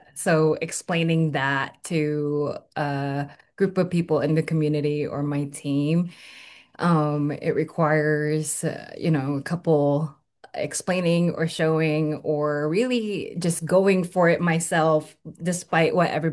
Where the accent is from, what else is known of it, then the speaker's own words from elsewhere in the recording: San Luis Obispo, California, United States; I came from San Luis Obispo, which is in the central coast of California. It's paradise where we have nature, beaches, right? Hiking, great place to live.